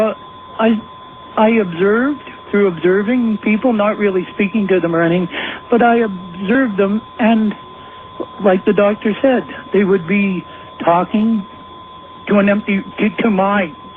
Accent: South Africa; now in Canada; I'm originally from South Africa. I now live in Canada

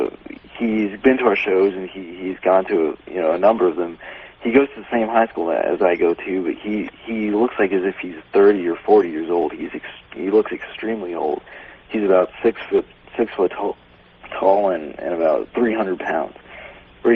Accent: Texas, United States; I'm from Texas.

